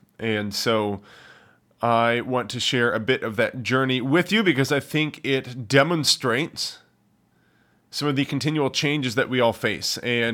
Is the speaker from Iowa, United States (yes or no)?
no; Kansas, United States; I grew up in Kansas on the central plains of the Midwest on a farm